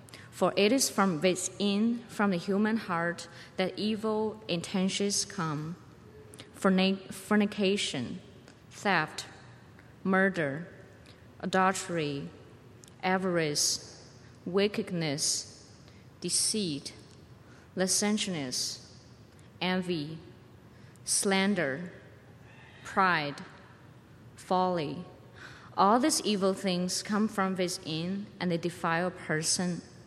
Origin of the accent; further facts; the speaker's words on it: China; I was born and raised in China. When I was about 12 years old, my mom first became a Christian, and I started to follow her to the church.